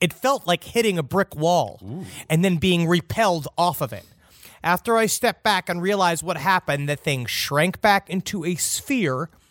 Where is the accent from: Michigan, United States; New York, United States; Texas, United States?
Texas, United States; Houston; I grew up in Houston, Texas.